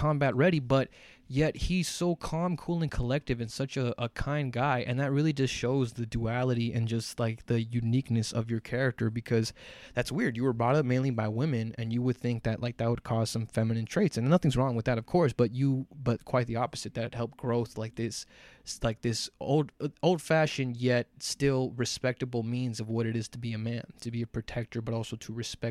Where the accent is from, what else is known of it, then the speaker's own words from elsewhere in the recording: Los Angeles, California, United States; especially in the area that we grew up in here in South Central.